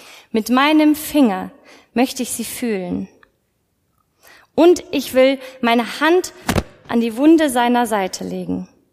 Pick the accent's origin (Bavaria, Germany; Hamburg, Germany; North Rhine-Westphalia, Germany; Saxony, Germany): Bavaria, Germany; bin 29 Jahre alt und ursprünglich komme ich aus Bayern. Das hört man nicht, aber manchmal doch.